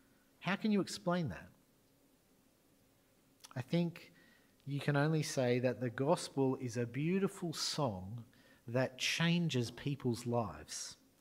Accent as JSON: {"language": "English", "country": "Australia", "said": "As Australian Christians, it's important we reflect on this."}